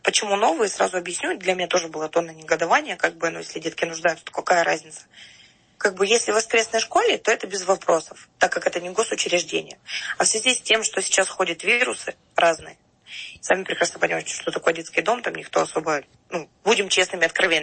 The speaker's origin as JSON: {"language": "Russian", "town": "Debaltseve", "region": "Donetsk Oblast", "country": "Ukraine", "tie": "born or raised there", "said": "в городе Дебальцево. Зачастую, потому что это мой родной город, я знаю там полностью обстановку всю."}